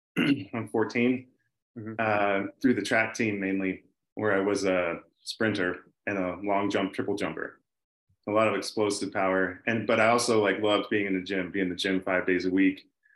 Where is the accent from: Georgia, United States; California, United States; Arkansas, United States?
California, United States; This would have been, I was in Southern California.